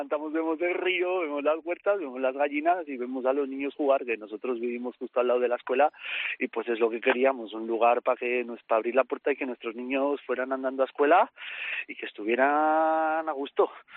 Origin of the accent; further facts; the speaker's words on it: Castellón de la Plana, Valencian Community, Spain; No soy de Olva. Bueno, ahora ya sí, mis hijos nacieron allí, llevamos muchos años. Somos de Castelló de la Plana.